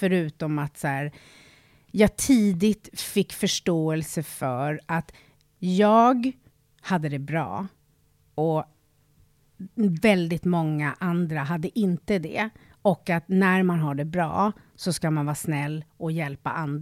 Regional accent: Stockholm, Stockholm County, Sweden; jag är ju uppväxt med palestinasjalar i Skärholmen, atomkraft, nej tack, och så här, kvinnokamp varje 8 maj. Jag är 53 bast

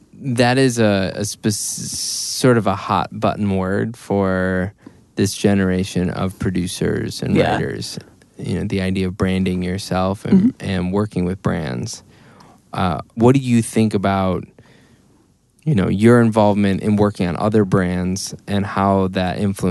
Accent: United States; I'm probably closer to where Joe's from in Milwaukee than I am to Chicago.

